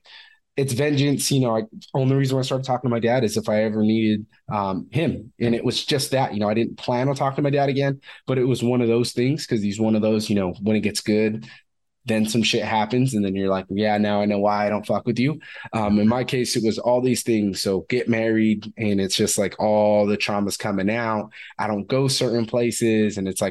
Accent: Fresno, California, United States; So a little about me. I'm from Fresno, California, originally. Not really much is going on there.

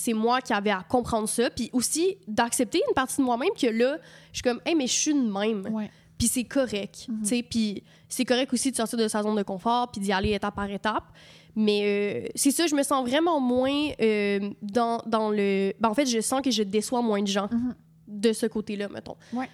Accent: Quebec City, Quebec, Canada; Je viens de Québec

